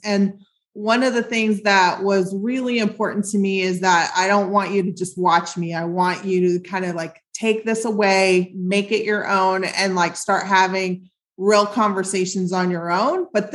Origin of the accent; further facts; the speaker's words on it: Midwest, United States; I'm from the Midwest. My dad was a traveling salesman